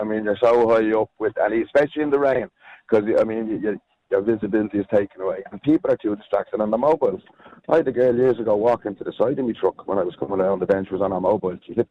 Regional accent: Dublin, Leinster, Ireland; I'm from Dublin and we're down the country 14 years now.

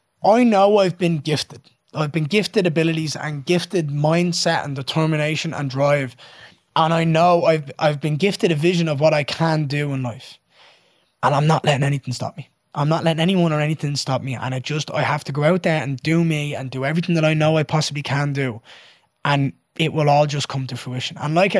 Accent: Dublin, Leinster, Ireland; I'm born and bred in Dublin, Ireland. I've grown up here my entire life.

